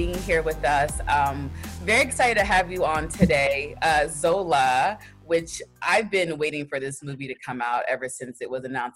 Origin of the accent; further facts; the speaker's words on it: Texas, United States; My family's from Nigeria. I'm first generation. I grew up in Texas, but I was born in Texas.